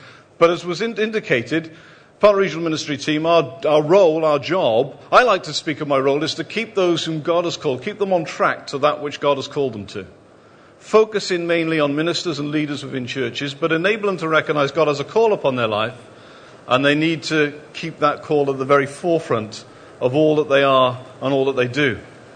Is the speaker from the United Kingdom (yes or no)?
yes; Penarth, Wales, United Kingdom; born and brought up in Penarth, just down the road.